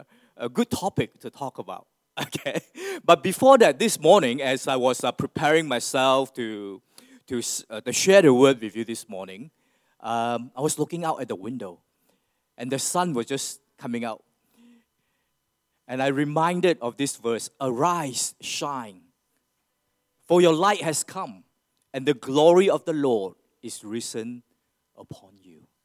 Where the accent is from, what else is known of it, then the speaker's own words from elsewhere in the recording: Malaysia; I'm from Malaysia, most of you guys know.